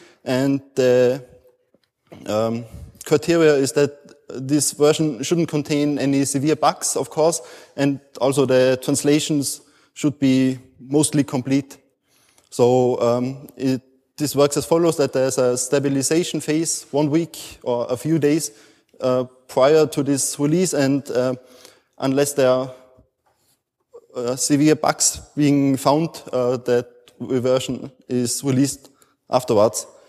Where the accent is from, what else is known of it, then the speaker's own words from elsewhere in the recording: Austria; I'm from Austria